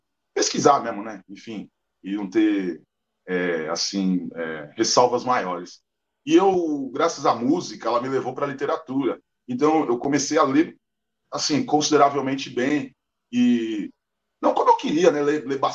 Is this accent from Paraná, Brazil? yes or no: no; Santos, São Paulo, Brazil; eu sou do Brasil, de Santos, lá eu moro perto do Cais, a maior Cais da América Latina.